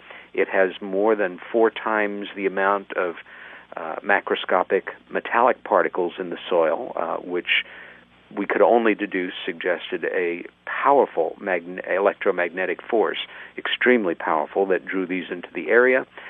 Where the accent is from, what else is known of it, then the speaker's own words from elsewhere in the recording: New York, United States; And then NY for my home state, .com.